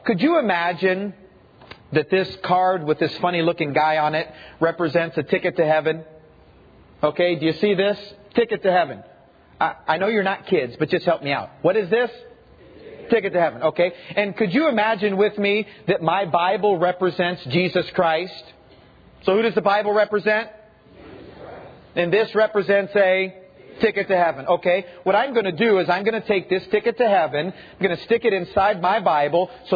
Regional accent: Tennessee, United States; I'm from Tennessee and I can figure that out.

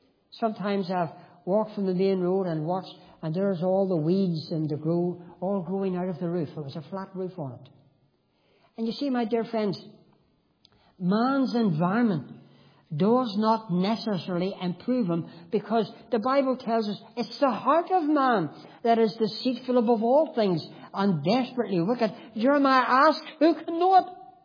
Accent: Belfast, Northern Ireland, United Kingdom; I was brought up on the Shankill Road. And we two up, two down house with an outside toilet, no bathroom.

